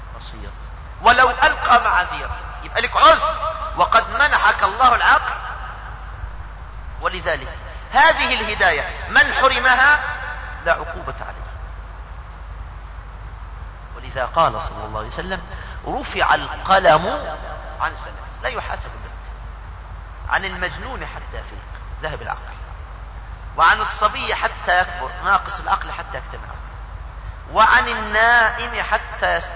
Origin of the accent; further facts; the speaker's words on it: Egypt; مثلا كلمة ولد نقولها لمن؟ للطفل عندنا في مصر، نعني بها المولود الصغير.